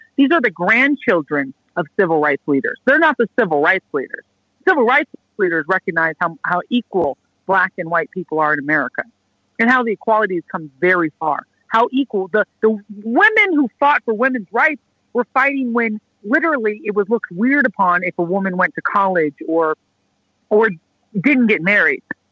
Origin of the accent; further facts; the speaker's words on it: United States; when I talk about, you know, I'm American, and they say, why did you get rid of Trump?